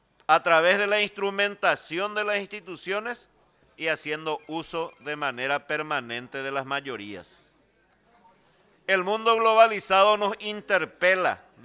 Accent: Paraguay; Repudio los atropellos en Venezuela con la misma fuerza que lo hago contra los atropellos en mi país. Mientras no haya plata en el bolsillo de los paraguayos

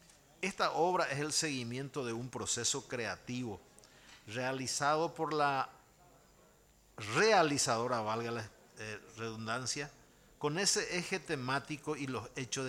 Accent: Piribebuy, Cordillera, Paraguay; la potencialidad de esa juventud brillante de mi pueblo Piribebuy

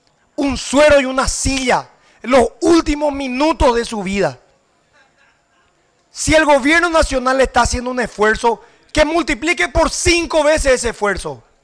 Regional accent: Paraguay; que creo yo que tengo que hablar primero como político, segundo como paraguayo, pero tercero como ser humano.

